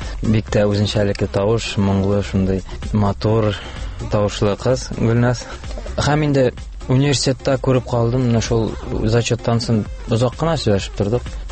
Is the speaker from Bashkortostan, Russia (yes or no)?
yes; Bashkortostan, Russia; also born or lived in Ufa; Мин үзем Башкортстаннан, Уфада туганмын, Илеш районында яшибез.